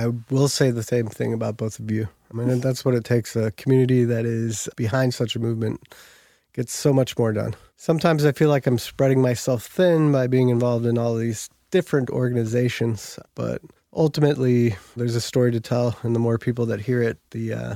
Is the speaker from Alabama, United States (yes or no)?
no; Maplewood, Missouri, United States; Which is my hometown. So yeah. I got to tout Maplewood, which has done a really good job.